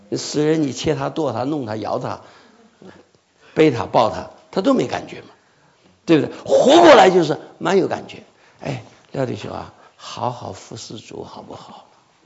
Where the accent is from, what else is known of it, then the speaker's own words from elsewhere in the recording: China; 我们江浙人都喜欢吃烤鸭啊